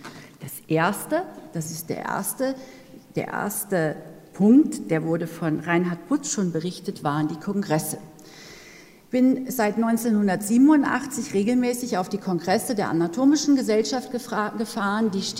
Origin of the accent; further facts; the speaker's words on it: Northern Germany, Germany; now in Innsbruck, Austria; Sie hören es an meiner Sprache. Ich bin aus Norddeutschland nach Innsbruck gekommen.